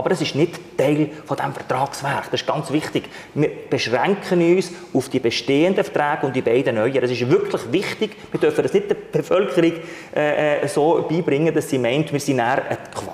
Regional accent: Switzerland; Wir als Schweizer können doch nicht in Brüssel sagen, was sie machen sollen oder nicht.

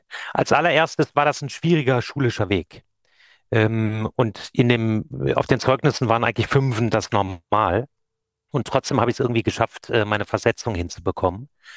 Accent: Düsseldorf, North Rhine-Westphalia, Germany; Ich bin Düsseldorfer Jung, Rheinländer Frohnatur. Bin auch in Düsseldorf aufgewachsen, habe auch hier meine Ausbildung zum Werbekaufmann gemacht.

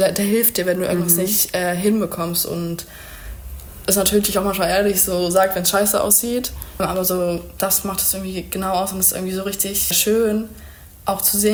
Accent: Germany; woher kommst du eigentlich? Und dann meinte ich immer so, ja, Deutschland

